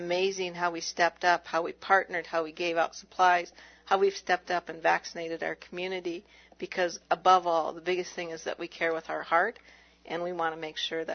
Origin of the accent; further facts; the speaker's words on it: Alaska, United States; I was born and raised in Alaska